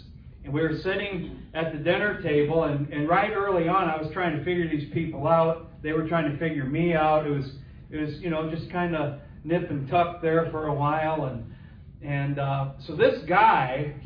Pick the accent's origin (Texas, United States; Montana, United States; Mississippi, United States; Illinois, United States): Illinois, United States; Now, I'm from Chicago, or 100 miles west of Chicago, kind of out in the cornfield, so, you know, you're from Illinois, you know about Al Capone and all